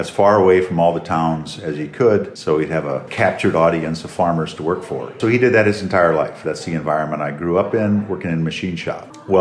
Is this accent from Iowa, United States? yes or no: yes; Iowa, United States; Born and raised in Sioux County, Iowa, northwest corner, town of about 50.